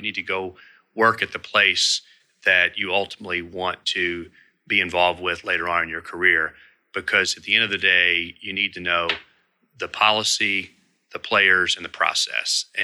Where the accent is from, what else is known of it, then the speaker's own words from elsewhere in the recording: Kentucky, United States; which is one of the largest employers in my home state of Kentucky